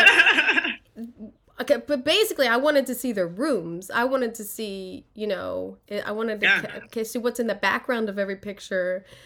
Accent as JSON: {"language": "English", "town": "Philadelphia", "region": "Pennsylvania", "country": "United States", "said": "I love that show. I'm from Philly. It was the best."}